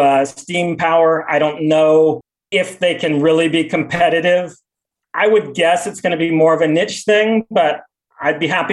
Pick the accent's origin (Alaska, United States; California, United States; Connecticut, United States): California, United States; San Diego; I pay about 30 cents a kilowatt electricity in my home, which is about what I pay in my hometown of San Diego.